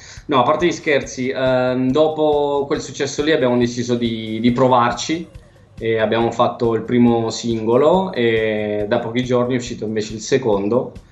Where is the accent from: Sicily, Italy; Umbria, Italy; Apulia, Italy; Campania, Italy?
Sicily, Italy; la nostra Sicilia, noi siamo della Sicilia.